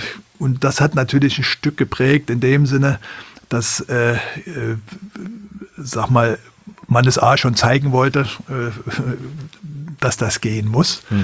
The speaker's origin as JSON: {"language": "German", "region": "East Germany", "country": "Germany", "said": "wenn man als Ostdeutscher das dann aus einer vollkommen anderen Perspektive"}